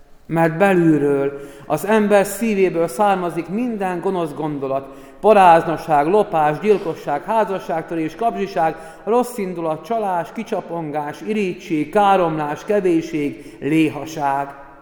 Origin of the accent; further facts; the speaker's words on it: Slovakia; now in Hungary; Itt Magyarországon nem szokás, de én felvidéki vagyok